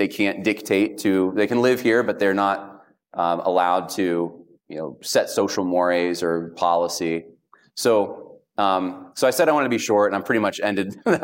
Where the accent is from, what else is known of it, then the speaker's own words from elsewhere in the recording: United States; I think it's because I'm an American and because of our history, and I'm probably also Baptist or Baptistic and stuff.